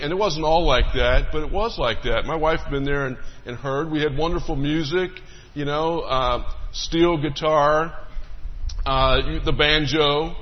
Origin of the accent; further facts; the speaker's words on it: Cincinnati, Ohio, United States; So I grew up in Cincinnati, Ohio.